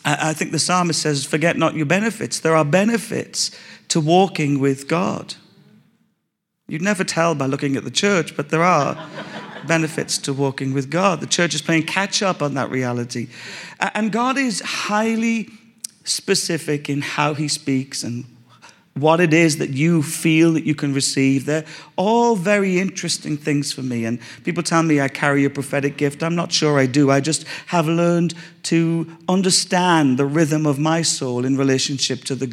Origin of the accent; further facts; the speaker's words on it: Ireland; born there; I did it for the winning side, Ireland. I was born in Ireland.